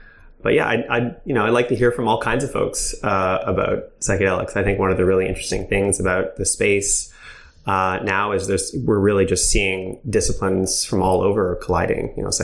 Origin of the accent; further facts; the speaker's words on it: Montreal, Quebec, Canada; I'm from Montreal, born and raised.